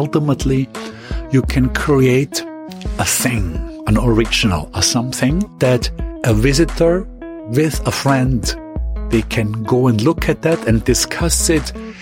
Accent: Austria; I grew up in a very large family.

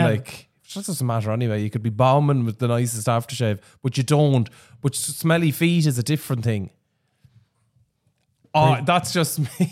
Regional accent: Leinster, Ireland; We grew up in the Midlands and Leash.

